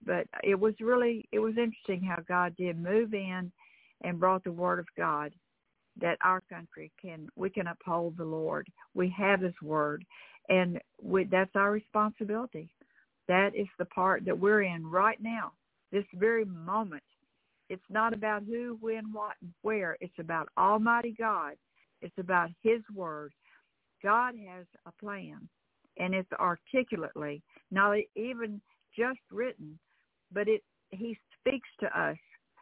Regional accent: the South, United States; because I was young and I was from the South, it seemed like I became a target.

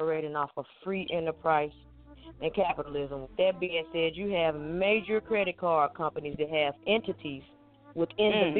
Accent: the South, United States; I'm an 80s baby, so I mean, you know, I capped it off around 99. I have a lot of artists. I'm from the South

